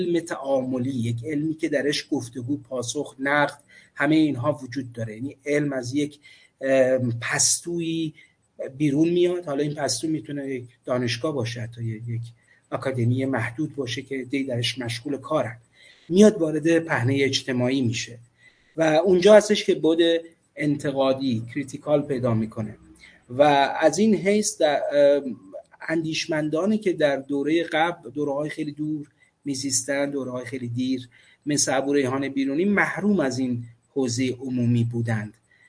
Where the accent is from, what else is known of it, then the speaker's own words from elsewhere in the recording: Gilan, Iran; من اهل گیلانم